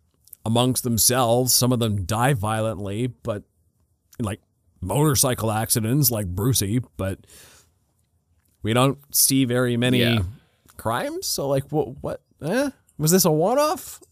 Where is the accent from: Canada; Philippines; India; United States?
Canada; See, as a Canadian, I hear the term hoser all the time